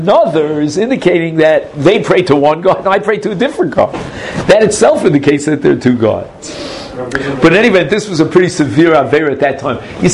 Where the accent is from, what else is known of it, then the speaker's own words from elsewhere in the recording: Jerusalem, Jerusalem District, Israel; Look, I'll be honest with you, I'm from Har Nof.